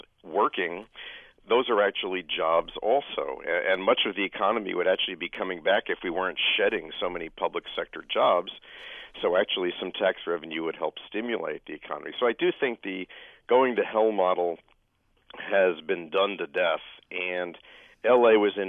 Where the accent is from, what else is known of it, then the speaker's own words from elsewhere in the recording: East Coast, United States; I grew up on the East Coast near New York City